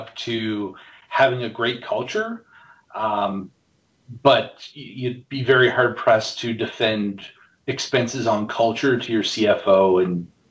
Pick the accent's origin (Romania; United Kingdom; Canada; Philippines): Canada; now in United States; I'm Canadian. I've seen enough snow. I'm going to stay in California